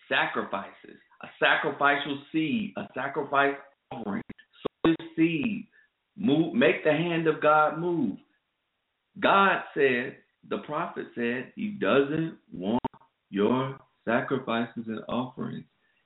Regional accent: Georgia, United States; because I'm from Georgia, so we're going to plant peaches.

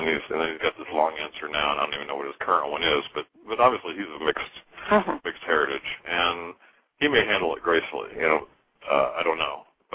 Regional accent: Midwest, United States; I grew up in the Midwest, and I knew people who were, you know, half black and half white.

